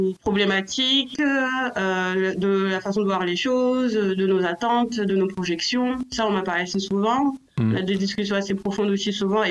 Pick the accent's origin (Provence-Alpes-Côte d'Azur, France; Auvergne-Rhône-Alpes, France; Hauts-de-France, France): Hauts-de-France, France; Lille; Enfin, tu sais, moi je suis du Nord. À Lille.